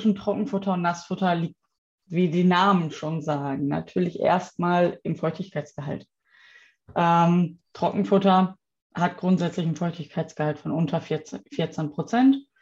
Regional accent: Bochum, North Rhine-Westphalia, Germany; Ich komme aus dem Ruhrgebiet, aus Bochum. Bin Ende 30

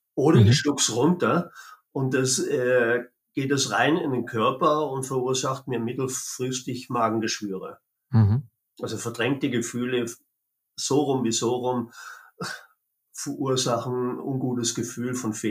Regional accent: Baden-Württemberg, Germany; Und ich als Schwabe sage

